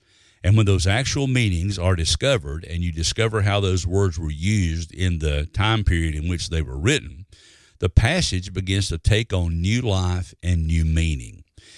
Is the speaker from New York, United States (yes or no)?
no; Alabama, United States; Now, when I was growing up in Alabama, I know what fetch means because they were always telling me to fetch this or fetch that.